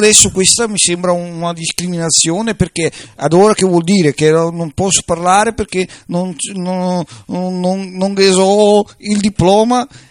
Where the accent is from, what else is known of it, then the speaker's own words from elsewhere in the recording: Verona, Veneto, Italy; Sono di Verona.